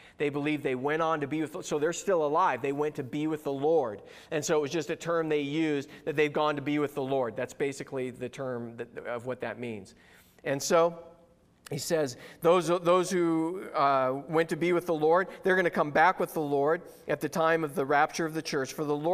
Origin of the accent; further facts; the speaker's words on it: California, United States; I grew up in Southern California, so maybe I am a little different than some of you, but that's what they taught us out there.